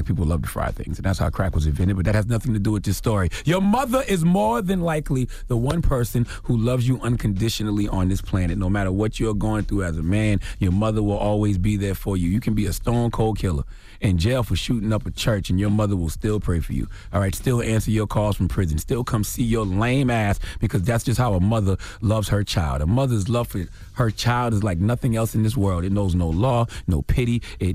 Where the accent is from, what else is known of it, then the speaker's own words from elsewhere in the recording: South Carolina, United States; Drop on the Clues bombs for my home state, South Carolina.